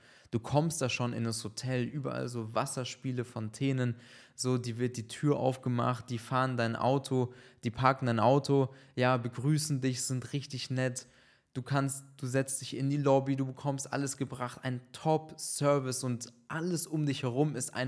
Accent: Würzburg, Bavaria, Germany; so jetzt in Würzburg, in meiner Heimatstadt

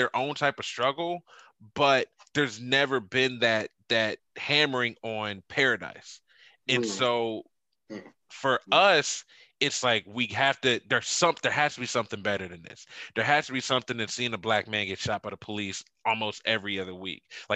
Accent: Pickerington, Ohio, United States; growing up in Pickerington, I just saw success all the time.

